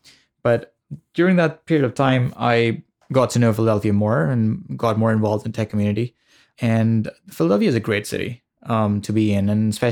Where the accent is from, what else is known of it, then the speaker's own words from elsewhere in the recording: Pakistan; now in United States; I came from Pakistan here, America, in 2011, December 2011. So I started school in 2012 at University of North Dakota.